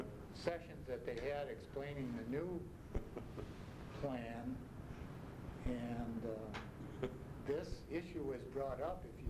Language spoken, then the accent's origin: English; Chicago, Illinois, United States; No, I came from Chicago.